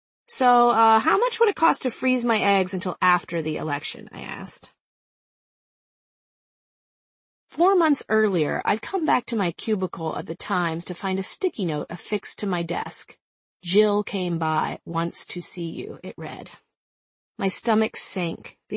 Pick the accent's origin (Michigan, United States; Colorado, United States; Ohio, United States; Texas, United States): Texas, United States; He liked that I was from South Texas, and then in college I'd worked in a snow cone stand and flipped tortillas at a Tex-Mex restaurant.